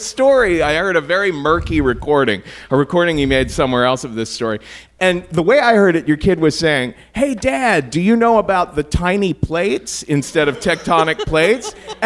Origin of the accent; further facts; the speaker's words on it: Cincinnati, Ohio, United States; Why, Cincinnati, Ohio, of course.